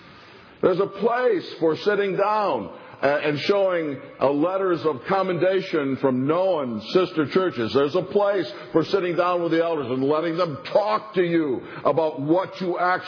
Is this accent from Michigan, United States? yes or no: yes; Stanton, Michigan, United States; Stanton, Michigan, I think back on this, I'm kind of amazed. Stanton was a town of 1,200. The nearest big town was 20 miles away, had 5,000 people. So you can tell where I'm from when I tell you that.